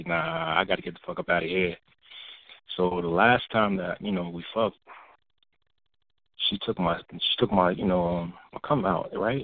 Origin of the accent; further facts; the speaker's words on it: Brooklyn, New York, United States; Next thing I know, this chick, you know, I'm from Brooklyn.